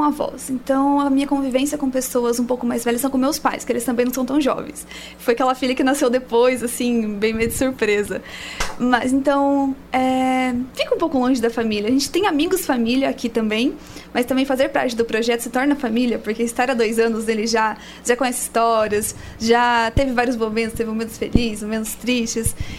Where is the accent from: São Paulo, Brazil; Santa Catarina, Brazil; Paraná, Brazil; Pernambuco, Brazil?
São Paulo, Brazil; Fartura; Eu sou de Fartura, São Paulo.